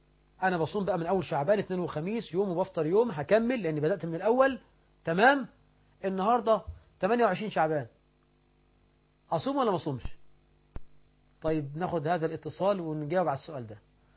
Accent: Egypt

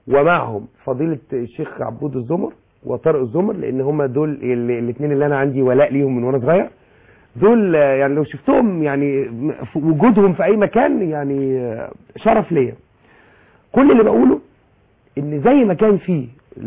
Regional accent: Egypt; انا مواطن عادي من مصر.

